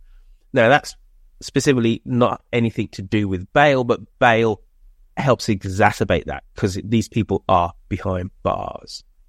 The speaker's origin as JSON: {"language": "English", "country": "United Kingdom", "said": "But as a Brit who loves many aspects about America"}